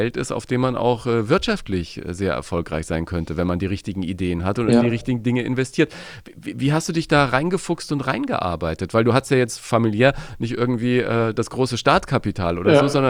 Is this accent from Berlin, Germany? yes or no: no; Bavaria, Germany; Jetzt finde ich ja toll, dass wir beide Franken sind.